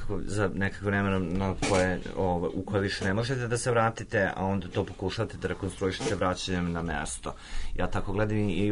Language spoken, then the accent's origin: Serbian; Bečej, Vojvodina, Serbia; Bečej, na primjer, moj rodni grad, kao to je neko moje mesto